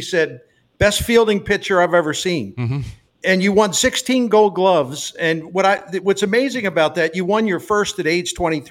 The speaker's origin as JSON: {"language": "English", "town": "Baltimore", "region": "Maryland", "country": "United States", "tie": "born or raised there", "said": "You know, I grew up in Baltimore, and we were at a game."}